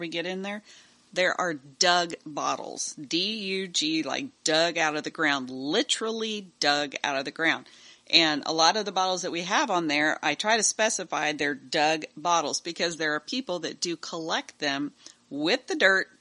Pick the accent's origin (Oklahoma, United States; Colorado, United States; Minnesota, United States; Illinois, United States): Oklahoma, United States; And just so you know, I'm from Oklahoma originally, been through the tornadoes, all of that.